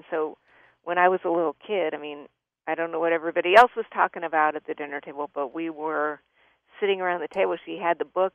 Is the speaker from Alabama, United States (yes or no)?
no; Albuquerque, New Mexico, United States; also born or lived in Colorado Springs; My mother, well, we lived in Colorado Springs. I grew up in Albuquerque. I think some people know that. But we ended up moving over to Colorado Springs.